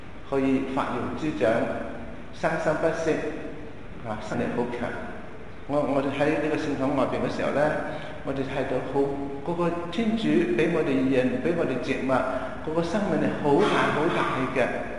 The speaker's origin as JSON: {"language": "Cantonese", "town": "Changsha", "region": "Hunan", "country": "China", "said": "在我們鄉下，我們湖南省的長沙的地方呢，出現了一個主教。"}